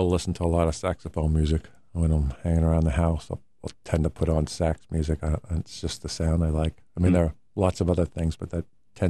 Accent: Delaware, United States; I grew up in Delaware, yeah. And I used to listen to the jazz station from Philadelphia at night

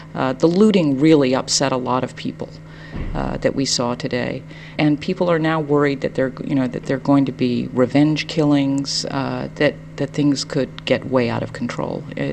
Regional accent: United States; No, I'm an American.

